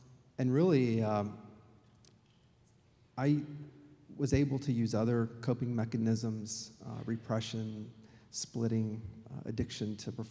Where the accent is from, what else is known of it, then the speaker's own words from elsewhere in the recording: Asheville, North Carolina, United States; I grew up outside of Asheville, North Carolina, in a dry home.